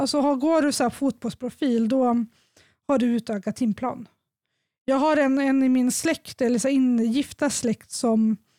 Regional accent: Sundsvall, Västernorrland County, Sweden; Jag är från Sundsvall så jag vet var skolan ligger.

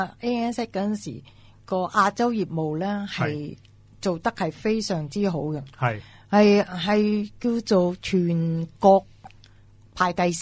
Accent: Thailand; 我哋中國人係我哋泰國，我哋嘅美德咧就係忍。

